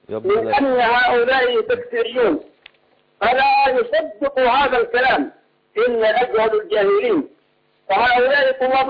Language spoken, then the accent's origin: Arabic; Yemen; عندنا في اليمن ما يقرب من 2 مليون صومالي وأثيوبي